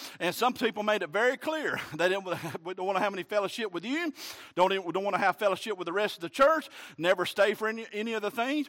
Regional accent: Alabama, United States; born or raised there

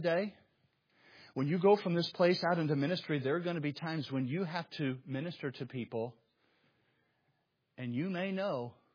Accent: Mississippi, United States; In my hometown of Mississippi, it was 1 degree Fahrenheit.

